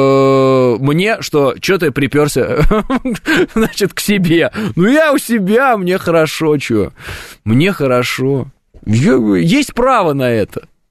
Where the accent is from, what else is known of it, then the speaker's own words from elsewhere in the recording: Russia; куда бы я поехал бы из России, понимаю, что все остальные страны, они наполнены теми же самыми проблемами, что и наша страна